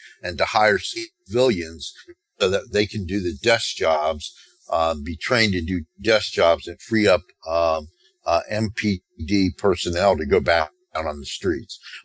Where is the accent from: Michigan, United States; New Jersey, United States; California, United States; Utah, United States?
New Jersey, United States; And I said, well, I was raised in North New Jersey, and we all did this.